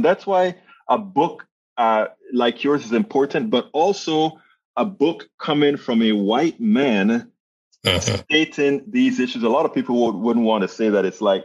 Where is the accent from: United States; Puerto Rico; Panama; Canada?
Panama; And I'm from Panama, Central America.